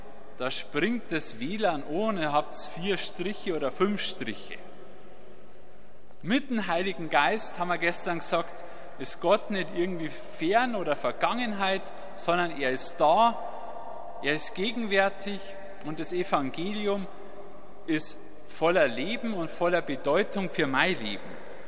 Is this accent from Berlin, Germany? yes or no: no; Bavaria, Germany; Ich komme ja so aus dem Landkreis Landshut, aus Niederbayern.